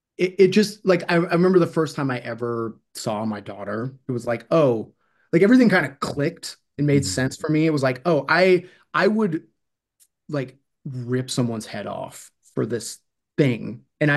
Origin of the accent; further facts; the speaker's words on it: Seattle, Washington, United States; especially growing up in Seattle, you can't fucking go outside. The place is a shithole.